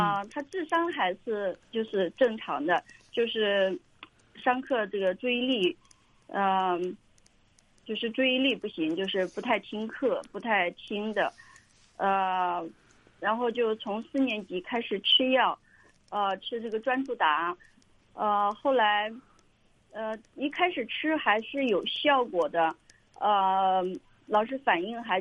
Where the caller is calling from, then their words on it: Hangzhou, Zhejiang, China; 我是杭州的那个